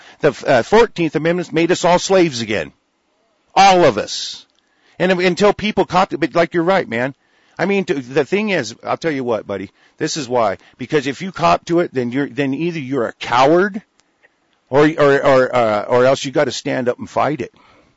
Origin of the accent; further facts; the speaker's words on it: Florida, United States; born there; also born or lived in Virginia; I was born in Florida, to tell you the truth. You know, I'm a Southern myself.